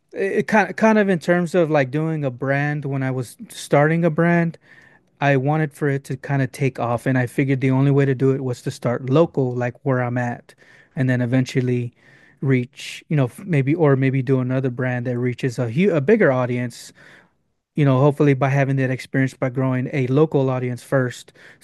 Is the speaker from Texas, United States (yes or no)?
yes; Corpus Christi, Texas, United States; I grew up in Corpus Christi from 40-something years old.